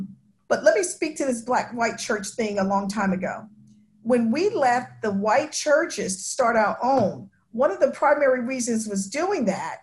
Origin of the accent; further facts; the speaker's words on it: New York, United States; When I moved south, I didn't understand why Black people were so scared of white people. I'm a New Yorker.